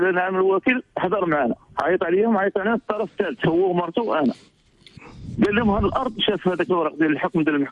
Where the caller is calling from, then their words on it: Spain; انا في اسبانيا انا في اسبانيا انا كنعيط من اسبانيا